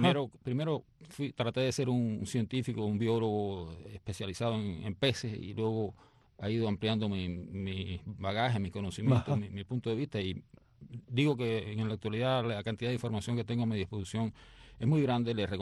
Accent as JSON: {"language": "Spanish", "town": "Santa Clara", "region": "Villa Clara", "country": "Cuba", "tie": "born or raised there", "also_born_or_lived": "Havana", "said": "Yo nací en Santa Clara y viví ahí hasta los 18 años que me fui a estudiar ya biología y demás."}